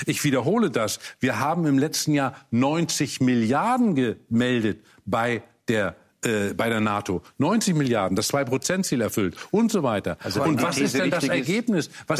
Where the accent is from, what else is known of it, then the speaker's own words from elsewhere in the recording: East Germany, Germany; Ich komme aus dem Osten, wo in einem Bundesland alle Wahlkreise von der AfD geworden sind.